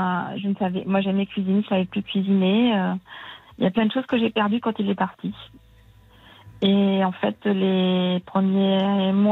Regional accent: Algeria; born there; moi, je suis née en Algérie.

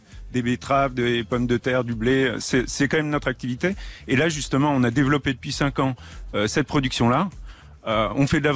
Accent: Sours, Centre-Val de Loire, France; je suis originaire donc de Sours, à côté de la brasserie de l'Eurélienne.

